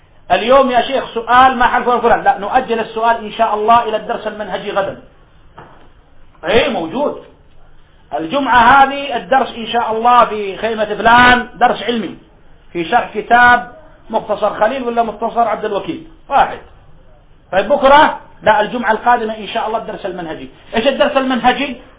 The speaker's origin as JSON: {"language": "Arabic", "town": "Riyadh", "region": "Riyadh Province", "country": "Saudi Arabia", "said": "هذه أنا عاشرتها، موجودة عندنا في الرياض واضحة"}